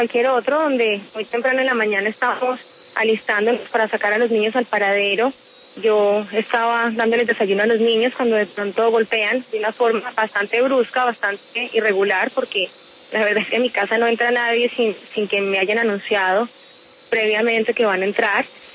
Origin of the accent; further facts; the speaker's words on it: Colombia; now in United States; salimos de Colombia buscando protección aquí en este país